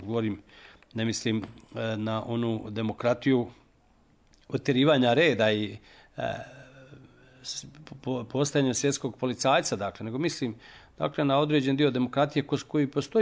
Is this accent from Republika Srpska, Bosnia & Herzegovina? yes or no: yes; Republika Srpska, Bosnia & Herzegovina; ako smo mi iz Republike Srpske